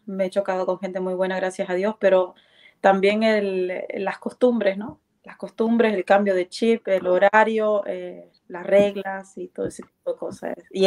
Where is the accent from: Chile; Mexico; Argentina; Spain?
Argentina; moved away as an adult; now in Netherlands; tengo 32 años, soy de Argentina, soy mamá soltera también, tengo una niña de, una adolescente de 13 años. Y bueno, estoy viviendo aquí en Holanda ya hace 4 años, 4 años y pasados.